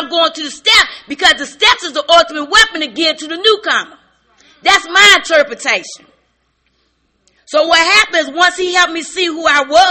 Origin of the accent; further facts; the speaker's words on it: Washington, District of Columbia, United States; I came from Southeast Washington. You don't surrender to nobody.